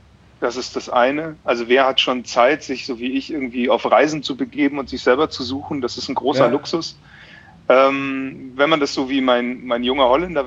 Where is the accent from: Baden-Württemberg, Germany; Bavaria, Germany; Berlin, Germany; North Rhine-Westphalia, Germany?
Bavaria, Germany; moved away; Ich komme ja aus Bayern ursprünglich